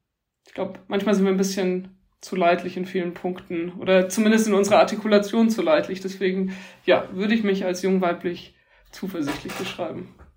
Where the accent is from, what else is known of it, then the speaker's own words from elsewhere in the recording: Bavaria, Germany; also ich komme aus dem Bayerischen Wald, da ist evangelisch sein die Minderheit, sind so 3,5-4% evangelisch in der Region.